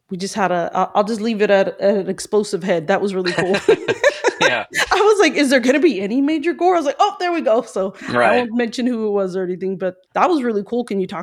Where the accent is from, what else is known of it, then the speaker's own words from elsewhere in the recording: California, United States; I grew up from in SoCal, so we usually have like a hot Halloween.